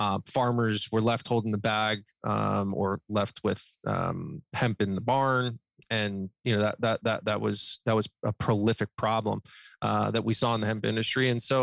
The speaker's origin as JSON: {"language": "English", "region": "West Coast", "country": "United States", "said": "I was from the West Coast."}